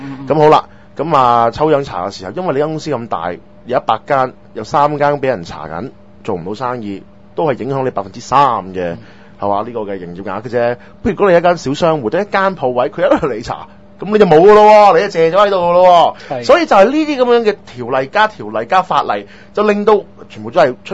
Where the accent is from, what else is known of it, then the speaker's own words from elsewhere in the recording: Hong Kong; 我哋香港人